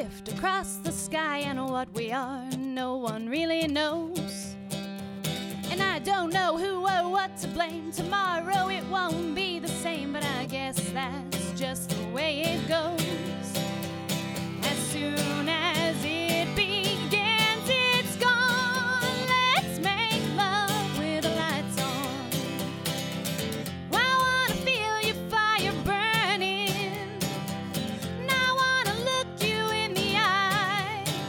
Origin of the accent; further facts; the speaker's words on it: Lawrenceville, United States; I'm from Lawrenceville originally, and that's where I live now.